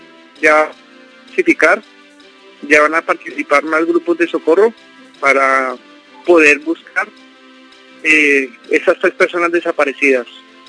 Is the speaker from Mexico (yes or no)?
no; Colombia; nosotros como buenos colombianos hacemos muchas veces caso omiso a lo que las autoridades dicen